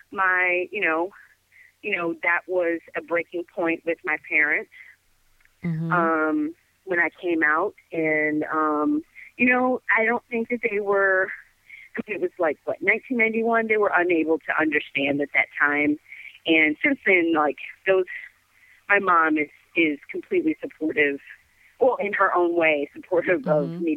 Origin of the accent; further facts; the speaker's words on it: Houston, Texas, United States; also born or lived in Birmingham; Well, I was actually born in Birmingham, but I did grow up and spend a lot of my life in Houston, Texas.